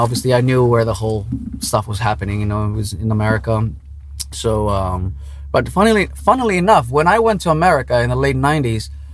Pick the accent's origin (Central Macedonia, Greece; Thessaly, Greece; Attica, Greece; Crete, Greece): Central Macedonia, Greece; Thessaloniki; English is a second language; Born and raised